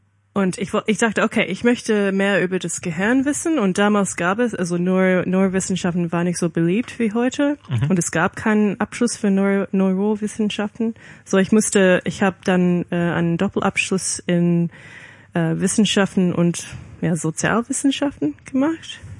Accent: Brisbane, Queensland, Australia; German is a second language; also born or lived in Melbourne; Dann bin ich in Brisbane zur Schule. Ja, ich bin in Brisbane aufgewachsen. Ich war da in der Schule und dann ich bin nach Melbourne gezogen, um an der Universität Melbourne zu studieren.

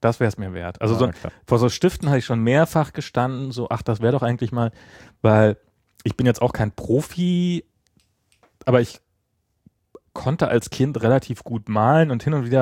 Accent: East Germany, Germany; Ja, ich bin halt Ossi, ne?

